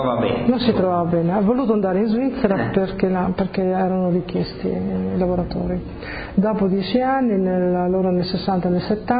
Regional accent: Sacile, Friuli-Venezia Giulia, Italy; born there; io sono nata a Sacile, provincia di Pordenone.

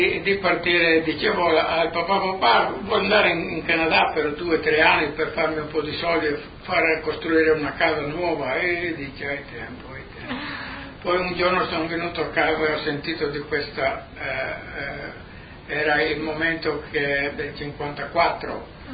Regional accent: San Vito, Friuli-Venezia Giulia, Italy; born there; sono nato a Crodorone, sotto il comune di San Vito, nella provincia di Udine a quel tempo.

